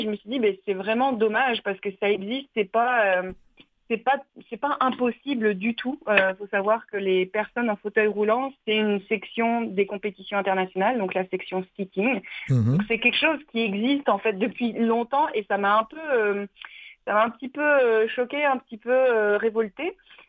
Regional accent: France; moved away; je suis française, je viens de France

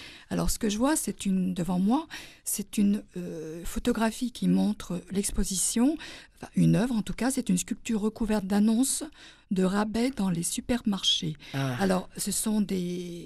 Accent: France; même l'accent français, moi, en tant que française, c'est pareil, je le ressens.

